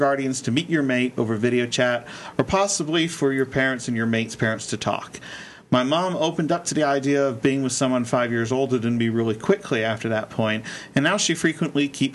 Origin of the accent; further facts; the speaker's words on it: California, United States; Because I'm from California and my skin is so dry, it just soaked up all the water.